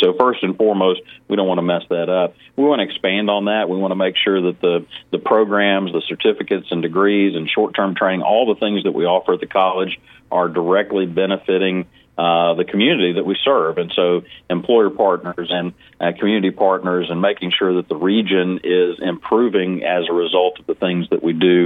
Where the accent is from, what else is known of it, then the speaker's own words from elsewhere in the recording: Arkansas, United States; I grew up in North Arkansas